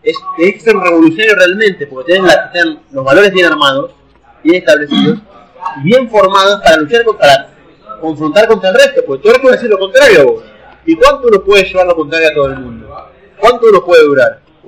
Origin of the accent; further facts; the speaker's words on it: Buenos Aires, Argentina; Imagínense, nosotros crecimos en Capital Federal, creo que todos, ¿no?